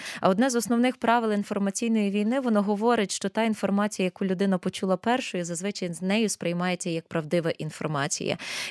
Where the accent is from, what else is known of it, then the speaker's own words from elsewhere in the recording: Lviv, Lviv Oblast, Ukraine; ну, я зі Львова, не вважайте це як рекламою